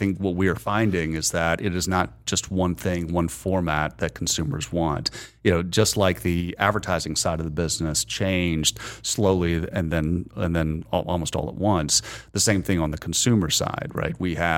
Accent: Georgia, United States; Proximity. Growing up in Georgia, there was

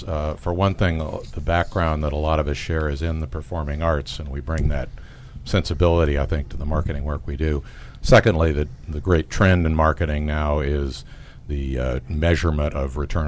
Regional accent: Bethesda, Maryland, United States; also born or lived in Washington, D.C.; I was born in the District of Columbia and grew up in Bethesda.

